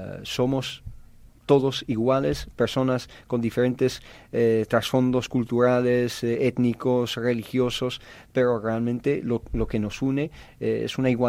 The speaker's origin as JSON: {"language": "Spanish", "town": "Madrid", "region": "Community of Madrid", "country": "Spain", "said": "En el Ayuntamiento de Madrid, de donde vengo"}